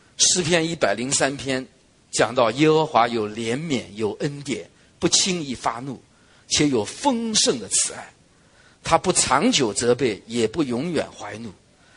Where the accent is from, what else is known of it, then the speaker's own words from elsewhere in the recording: Zhejiang, China; 我留心浙江的新闻，因为我是浙江人嘛。